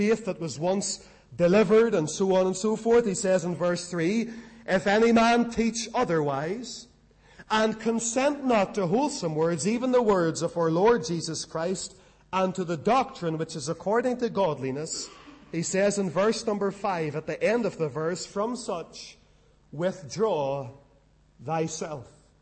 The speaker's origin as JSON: {"language": "English", "town": "Lisburn", "region": "Northern Ireland", "country": "United Kingdom", "tie": "born or raised there", "said": "I met a man who was an elder in a Presbyterian church in my hometown of Lisburn"}